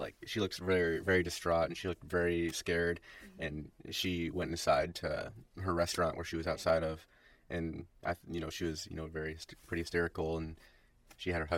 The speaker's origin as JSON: {"language": "English", "town": "Valparaiso", "region": "Indiana", "country": "United States", "lives_now": "Bloomington, United States", "said": "I'm from Valparaiso, Indiana, originally. I go to school here at IU in Bloomington. 22 years old now."}